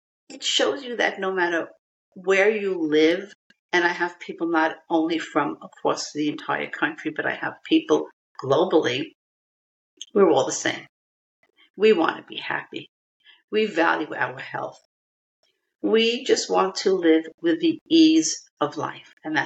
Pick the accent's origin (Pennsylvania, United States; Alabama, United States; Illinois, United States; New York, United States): New York, United States; Brooklyn; I was born in Brooklyn, a wonderful place to be brought up, in a time that was a wonderful, simple time.